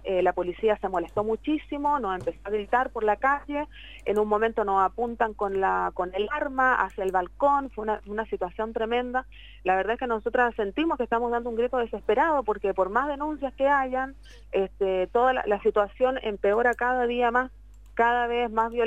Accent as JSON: {"language": "Spanish", "country": "Chile", "said": "sí, que yo soy chilena"}